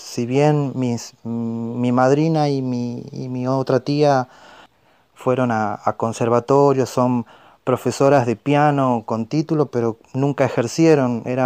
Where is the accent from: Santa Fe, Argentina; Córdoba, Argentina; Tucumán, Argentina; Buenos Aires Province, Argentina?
Tucumán, Argentina; now in Buenos Aires, Argentina; Hace unos casi 6 años ya que estoy viviendo acá en Buenos Aires. Yo soy oriundo de Tucumán. Tucumán es una provincia que está al norte de Argentina, al noroeste.